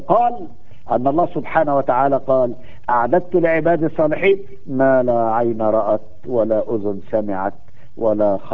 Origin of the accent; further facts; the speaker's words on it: Egypt; والقصص اللي عندنا في مصر دي